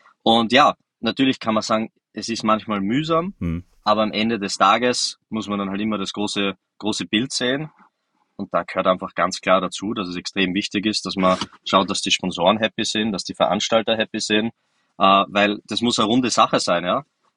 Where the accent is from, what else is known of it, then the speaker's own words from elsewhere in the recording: Austria; Selbst ich als Österreicher habe die Turniere in Deutschland immer sehr genossen.